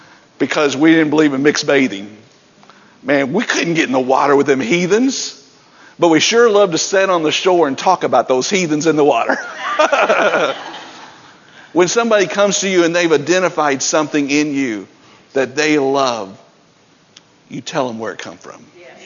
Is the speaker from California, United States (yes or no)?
no; Tennessee, United States; Well, I grew up in Tennessee and that's just not the Southern way.